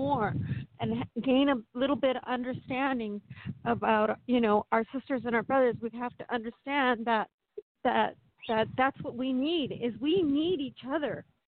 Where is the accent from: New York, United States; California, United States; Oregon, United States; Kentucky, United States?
California, United States; Los Angeles; I was born in East L.A., raised in East L.A. I went to Humphreys Elementary School off of 4th Street.